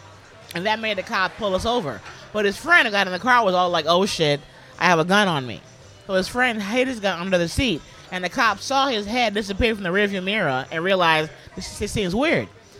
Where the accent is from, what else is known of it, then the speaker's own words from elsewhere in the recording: Bronx, New York, United States; moved away as an adult; now in Los Angeles, United States; Born and raised in the Bronx.